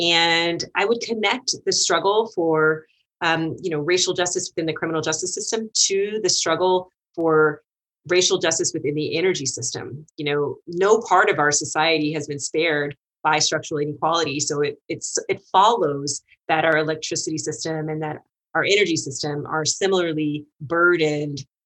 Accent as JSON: {"language": "English", "town": "Austin", "region": "Texas", "country": "United States", "tie": "born or raised there", "said": "I grew up in Austin, which is very urban, and Port Arthur is semi-rural in some ways"}